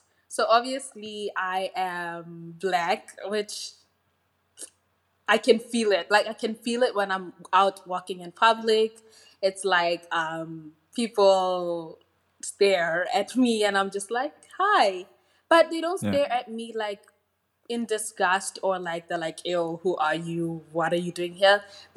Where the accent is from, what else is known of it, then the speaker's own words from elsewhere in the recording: Botswana; English is a second language; now in Russia; I am from Botswana, which is a country in the southern part of Africa. And yes, that's basically it. I study in Russia.